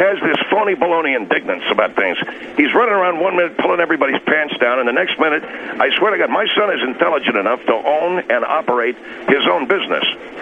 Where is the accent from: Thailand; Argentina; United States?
Argentina; I come from Argentina. We have a tradition when we want to compliment a woman